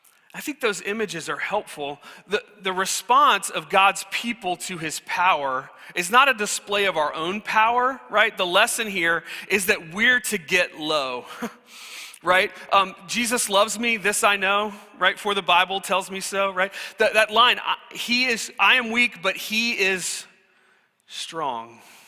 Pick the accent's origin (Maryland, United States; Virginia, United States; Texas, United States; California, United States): Virginia, United States; We grew up in Virginia. We're not super familiar with tornadoes.